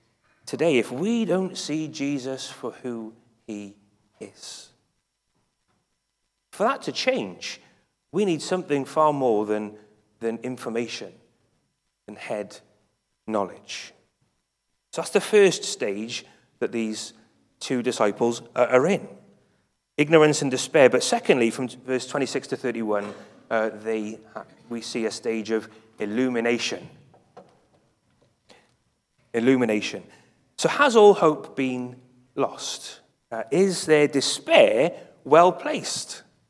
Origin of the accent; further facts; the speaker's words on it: Cardiff, Wales, United Kingdom; I grew up in Cardiff, and when I was in year seven, back in 1994